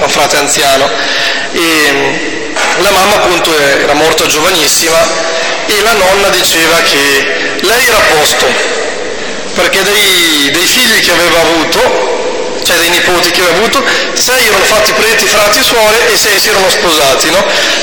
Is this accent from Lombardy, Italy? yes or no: yes; Lombardy, Italy; Dalle mie parti, nella Bergamasca, si dice sempre bello avere il figlio del prete quando è il figlio della mia vicina.